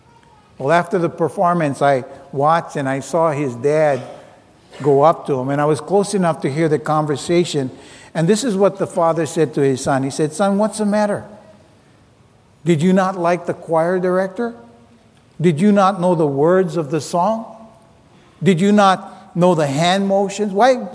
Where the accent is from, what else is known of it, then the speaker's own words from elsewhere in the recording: Hilo, Hawaii, United States; I'm Portuguese. I come from Hilo.